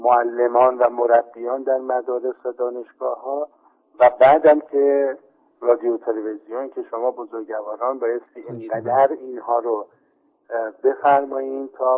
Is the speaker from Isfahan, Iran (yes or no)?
no; Tehran, Tehran Province, Iran; حداقل تو کشور خودمون و تو شهر خودمون تهران ما داریم زیاد میبینیم